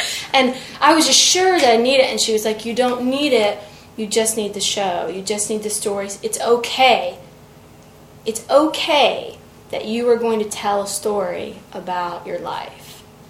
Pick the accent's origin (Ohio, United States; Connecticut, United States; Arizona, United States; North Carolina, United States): North Carolina, United States; Mooresville; I grew up near Charlotte in a little town, Mooresville, North Carolina. We weren't originally from there, but we moved there after my father died.